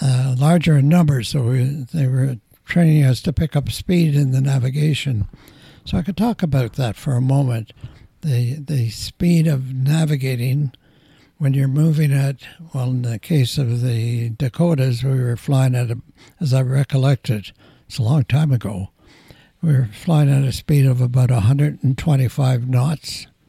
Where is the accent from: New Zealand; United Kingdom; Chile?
United Kingdom; England; is going to be in Canada, and you were born and raised in England.